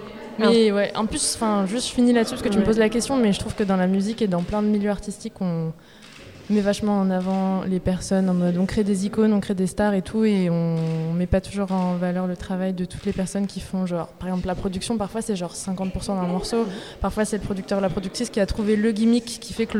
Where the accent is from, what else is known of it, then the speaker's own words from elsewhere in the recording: France; Et moi, de base, je viens de France, donc la traversée de la frontière n'est pas un si gros événement